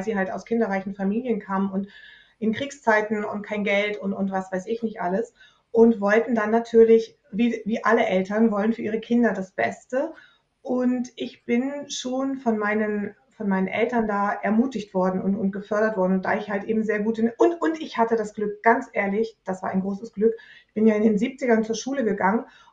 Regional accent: Germany; ich meine, ich bin aus Deutschland

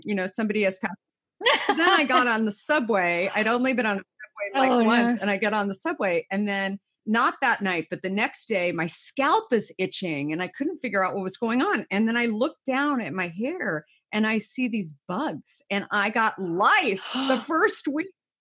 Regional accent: Scottsdale, Arizona, United States; And I remember I grew up in Scottsdale, and landing there, I mean, outside of her, I knew nobody.

